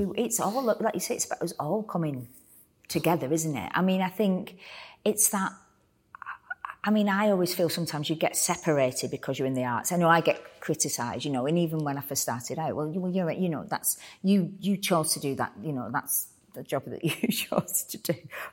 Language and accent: English; Bolton, North West England, United Kingdom; I grew up in Bolton, but, you know, it's 15 miles away, 20 miles away.